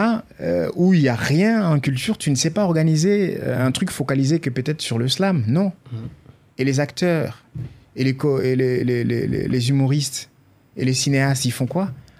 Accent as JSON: {"language": "French", "town": "Kalemie", "region": "Tanganyika", "country": "DR Congo", "said": "parce que moi, je viens de Calémie. On était des enfants privés de rêves."}